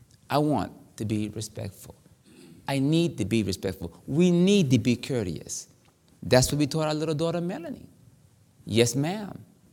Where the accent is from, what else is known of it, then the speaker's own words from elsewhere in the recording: Hollywood, South Carolina, United States; Man, when I grew up in Hollywood, South Carolina, but you was taught, if you get a whooping.